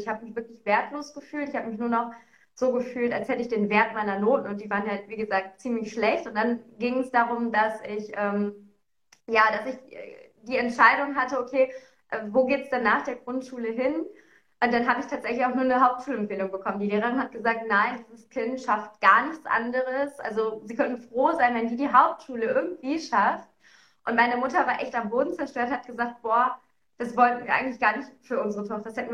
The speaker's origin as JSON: {"language": "German", "region": "North Rhine-Westphalia", "country": "Germany", "said": "Ich komme aus dem Ruhrgebiet"}